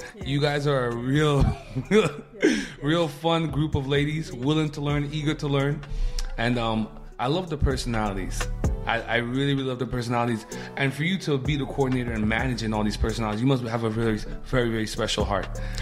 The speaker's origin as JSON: {"language": "English", "town": "Montreal", "region": "Quebec", "country": "Canada", "said": "Well, Montreal, my city, a lot of people don't know. I love my black seniors. I'm not from the West Island."}